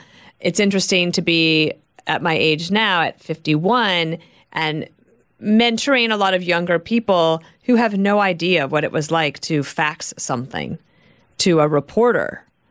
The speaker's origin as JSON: {"language": "English", "region": "Wyoming", "country": "United States", "tie": "born or raised there", "also_born_or_lived": "Colorado", "lives_now": "Bayhead, United States", "said": "I also, I'm new to New Jersey. I grew up in Wyoming and Colorado."}